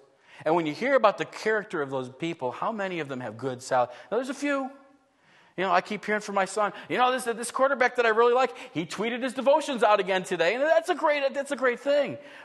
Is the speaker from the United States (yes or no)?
yes; Buffalo, New York, United States; I grew up in Buffalo, New York.